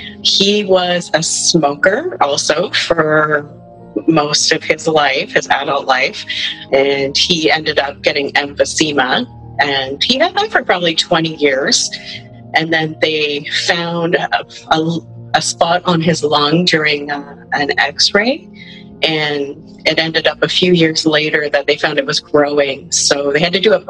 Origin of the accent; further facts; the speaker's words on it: Kitchener, Ontario, Canada; I'm from Kitchener, Ontario.